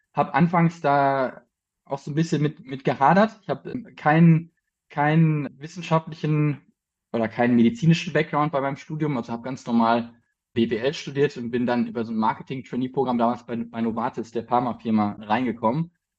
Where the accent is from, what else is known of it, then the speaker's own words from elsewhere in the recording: Bochum, North Rhine-Westphalia, Germany; moved away as an adult; now in Berlin, Germany; Ich bin ein Ruhrpott-Junge. Ich komme eigentlich aus Bochum, bin da aufgewachsen und habe da auch Abi gemacht und bin jetzt seit knapp 7 Jahren in Berlin.